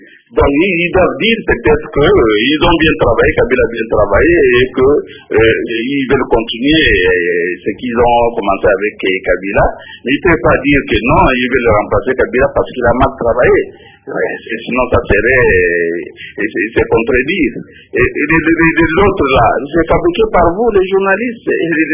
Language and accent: French; DR Congo; Et l'opposition chez nous au Congo